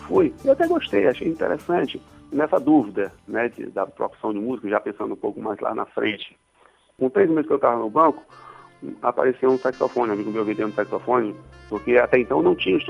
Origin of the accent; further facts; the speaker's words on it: Fortaleza, Ceará, Brazil; Venho de uma família de músicos, sou de Fortaleza, do Ceará, onde meu pai era músico, tenho um irmão que é músico, meus avós, né, tios, etc., de músico.